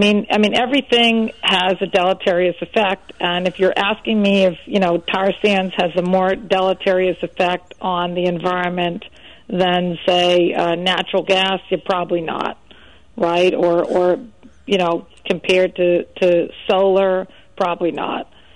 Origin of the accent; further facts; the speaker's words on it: United States; And I resent the fact as an American that our own environmental organizations are pressing a foreign country to have a climate policy